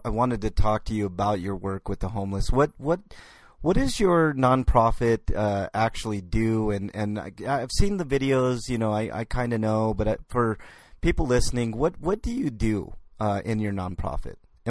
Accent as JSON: {"language": "English", "town": "Denver", "region": "Colorado", "country": "United States", "tie": "born or raised there", "said": "When I grew up, I grew up here in Denver, you know, on the west side of Denver, you know, kind of a, you know, hood per se."}